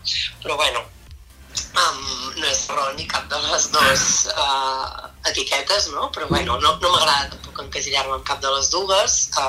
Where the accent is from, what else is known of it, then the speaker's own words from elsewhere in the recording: Torroella de Montgrí, Catalonia, Spain; des d'on soc jo, de Torroella, l'Estartit